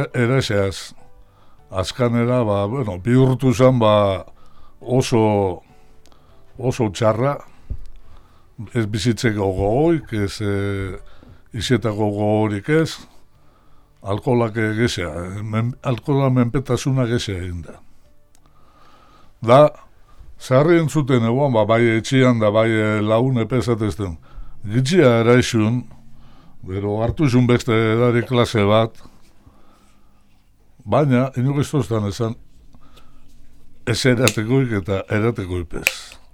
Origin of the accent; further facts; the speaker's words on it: Ondarroa, Basque Country, Spain; eta Ondarrutik gatoz, neute beste lagun bat.